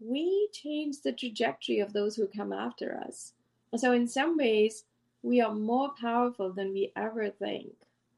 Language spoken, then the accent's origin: English; India; now in United States; And of course, I live in the US. I came from India.